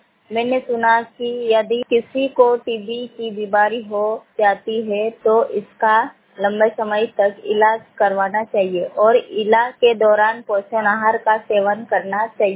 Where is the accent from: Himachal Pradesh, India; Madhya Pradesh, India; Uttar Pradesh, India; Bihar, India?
Madhya Pradesh, India; Bokrata; मैं पाटी तहसील के ग्राम बोकराटा की निवासी हूँ